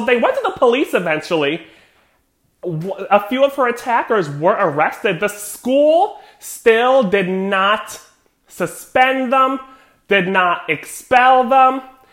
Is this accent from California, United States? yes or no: no; Connecticut, United States; I'm from Connecticut. It came on, you know, local news.